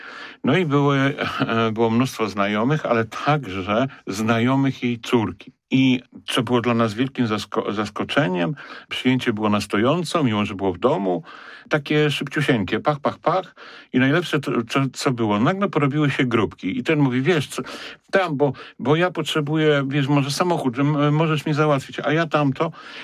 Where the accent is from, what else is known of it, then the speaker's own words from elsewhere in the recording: Poznań, Greater Poland Voivodeship, Poland; also born or lived in Zamość; ja jestem z poznaniakiem, wielkopolaninem, ale z racji pracy mojego taty mieszkaliśmy w Zamościu.